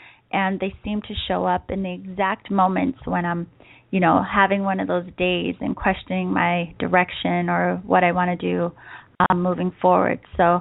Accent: East Coast, United States; now in San Diego, United States; And as many of you know, I grew up on the East Coast. But out here in San Diego, we don't have the experience of seasons

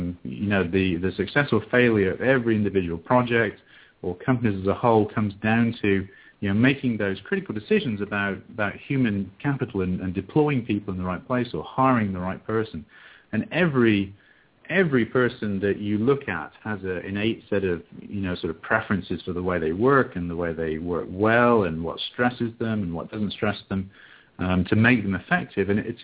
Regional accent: England, United Kingdom; moved away as an adult; now in Dallas, United States; As you can tell, I don't sort of speak with a traditional American accent, although I live in Dallas, Texas, and have lived here for the last 24 years now. I was born and raised in England

